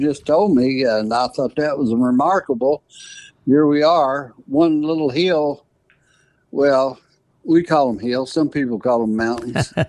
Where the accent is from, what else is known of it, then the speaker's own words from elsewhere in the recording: Mealy, Kentucky, United States; born there; I was born in Mealy, Kentucky. That's about 5 miles out of Paintsville.